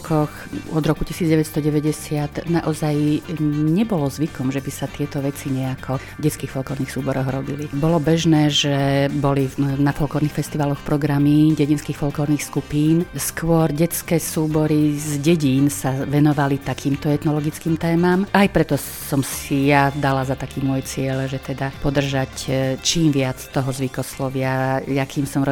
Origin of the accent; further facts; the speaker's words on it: Michalovce, Košice Region, Slovakia; now in Banská Bystrica, Slovakia; pretože ja pochádzam z Michaloviec. Do Banskej Bystrice som sa privídala.